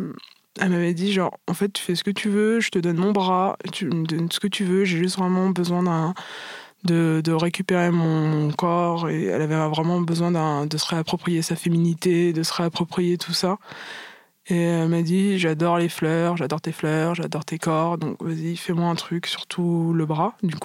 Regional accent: Martinique, France; moi, je suis martiniquaise, enfin, métisse martiniquaise.

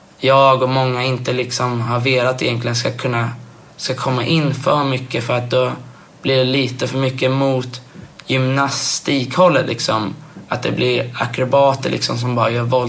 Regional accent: Sweden; Så jag har aldrig liksom tänkt på det där att jag är från Sverige

